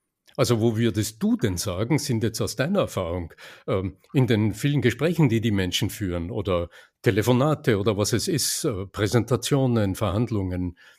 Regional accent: Austria; accent: Austrian; bei mir ist es so ein österreichisches Melos in der Stimme, also dieses, was mich eindeutig als Ösi identifiziert.

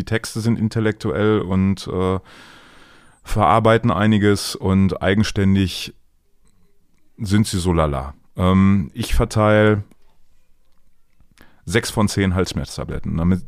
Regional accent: Düsseldorf, North Rhine-Westphalia, Germany; born or raised there

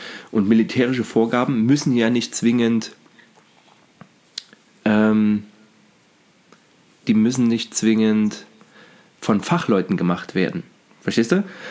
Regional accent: eastern Germany, Germany; in meiner Heimatstadt im Osten

